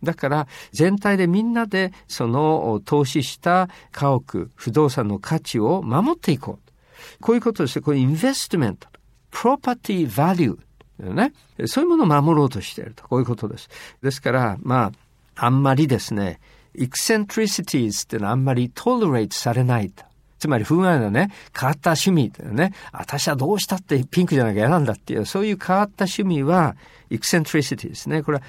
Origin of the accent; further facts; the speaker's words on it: Izu, Shizuoka, Japan; 僕なんかだと、伊豆に帰るとですね、いやー、やっぱり、伊豆が一番だなという気持ちで